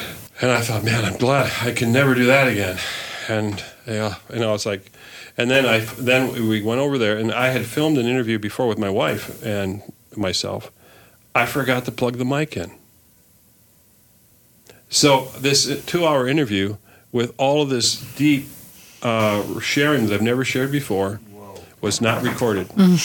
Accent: Edina, Minnesota, United States; And so when we landed in our neighborhood, which we grew up in Edina, we grew up in Morningside, you know, we were on welfare.

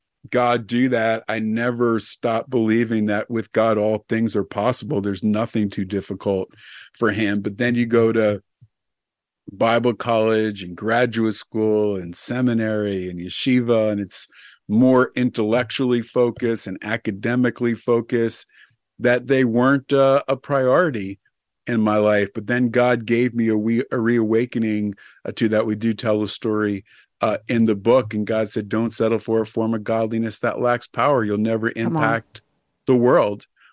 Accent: New York City, New York, United States; When I was young, I grew up outside of New York City and in New York City, and I used to feed homeless people.

